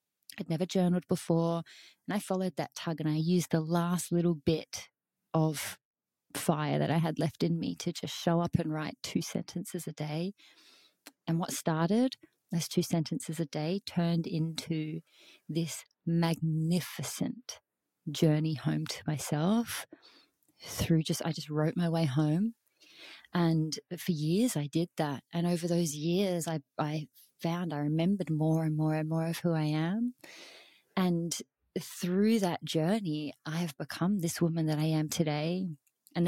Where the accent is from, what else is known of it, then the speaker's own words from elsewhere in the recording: Perth, Western Australia, Australia; also born or lived in New Zealand; So I'm 34 years old. I am an Aussie gal. I was born and raised in Perth, Australia. I've just spent the last 3 years living in New Zealand.